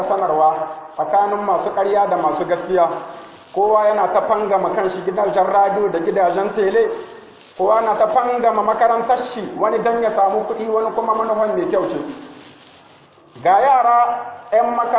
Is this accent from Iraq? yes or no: no; Niger; اللهم احفظ بلادنا النيجر واجعله آمنا مطمئنا سخاء رخاء وسائر بلاد المسلمين